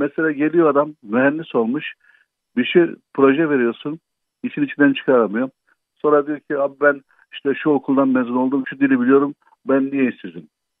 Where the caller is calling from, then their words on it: Gebze, Kocaeli, Turkey; Gebze'den.